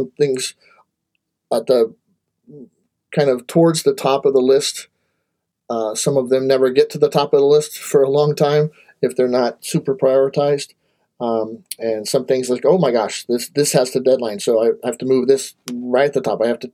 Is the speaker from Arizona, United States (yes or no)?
no; Covina, California, United States; also born or lived in Bay Area; Yes, I grew up in Covina, which is about 30 miles east of LA. And I went to, we lived there. We moved there in 1975. We came down from the Bay Area.